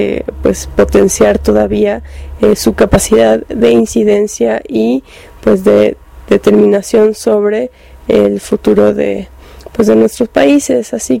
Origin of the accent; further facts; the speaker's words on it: Mexico; todos los problemas que padecemos como pueblo mexicano